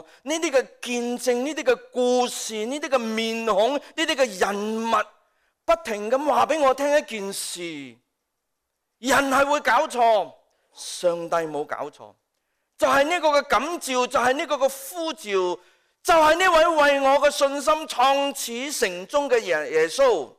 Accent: Hong Kong; moved away as an adult; now in Canada; 1992年，我离开香港去到维珍读书，以为从此之后将这些东西都抛诸脑后。去到这么远，是不是来到加拿大

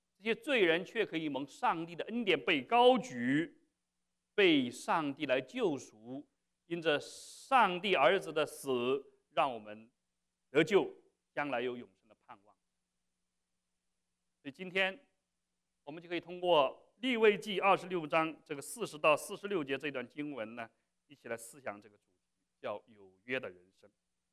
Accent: China; 就是对于我们中国人来讲，在近代史上，这个中国人，中国和外面这个国家立的条约，让我们不堪回首，是不是？

